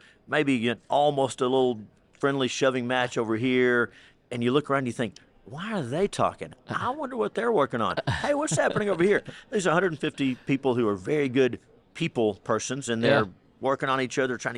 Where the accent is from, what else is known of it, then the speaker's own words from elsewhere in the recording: Texas, United States; So I grew up in East Texas, the area that I am blessed to represent now.